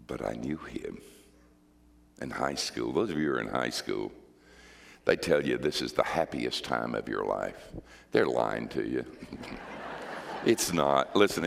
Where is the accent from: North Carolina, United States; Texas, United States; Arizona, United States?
North Carolina, United States; we came back from North Carolina, the mountains, where I grew up, to be in Hurricane Andrew.